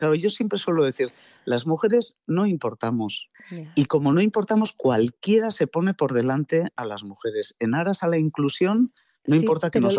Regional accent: Irún, Basque Country, Spain; Y está pasando, por ejemplo, en mi pueblo, en el polideportivo de Irún.

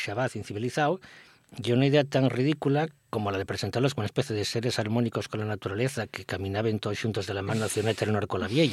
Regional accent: Valencian Community, Spain; siendo como valenciano como yo

